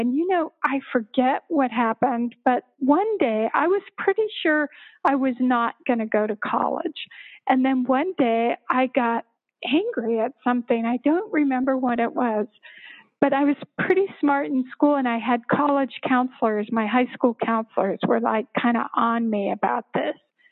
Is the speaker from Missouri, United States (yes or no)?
no; Littleton, Colorado, United States; I did. I grew up in Littleton, actually.